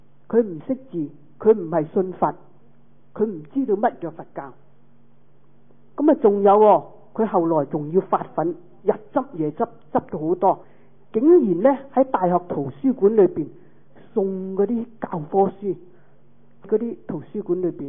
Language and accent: Chinese; Hong Kong; 那我们香港人说呢就是饭盒。